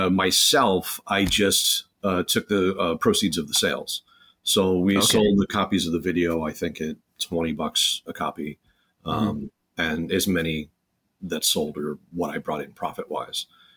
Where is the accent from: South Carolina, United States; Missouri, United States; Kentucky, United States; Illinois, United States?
Illinois, United States; Chicago; born there; Well, I was born in Chicago.